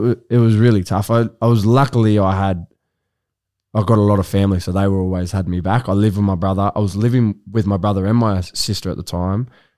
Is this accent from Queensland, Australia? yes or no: no; Nabiac, New South Wales, Australia; Well, I grew up in Nabiak and it's near Taree.